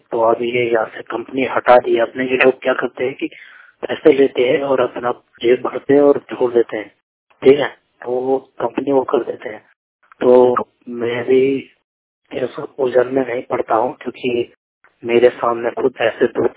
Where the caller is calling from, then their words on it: Uttarakhand, India; मैं राज्य उत्तराखंड जिला चमोली से बात कर रहा हूँ